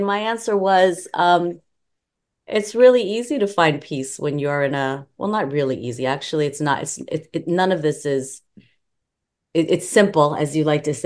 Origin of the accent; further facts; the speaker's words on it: United States; I'm going to say 6 feet because I'm American.